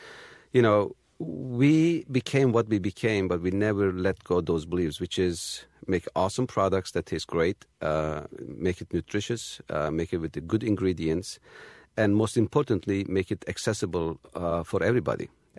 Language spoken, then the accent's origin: English; Turkey; moved away; You know, I grew up in Turkey.